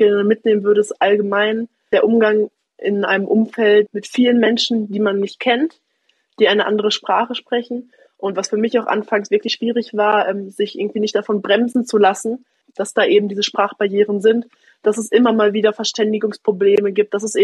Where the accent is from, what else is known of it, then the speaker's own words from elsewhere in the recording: Germany; Deutschland, meiner Heimat